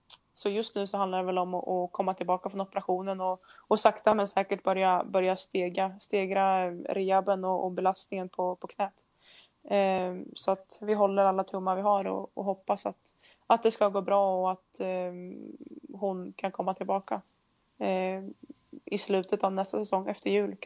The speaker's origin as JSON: {"language": "Swedish", "region": "Värmland", "country": "Sweden", "lives_now": "Umeå, Sweden", "said": "Jag har ju familjen och allting hemma i Värmland, så att någon gång framöver så kommer man väl kanske flytta hemåt."}